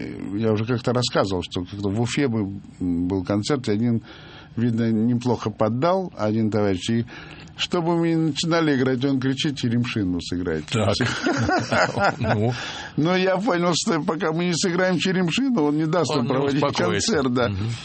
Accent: Crimea, Ukraine; born there; я родился в Крыму, я очень люблю Крым

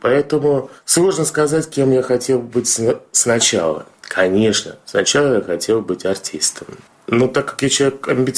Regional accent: Moscow, Russia; Я москвич.

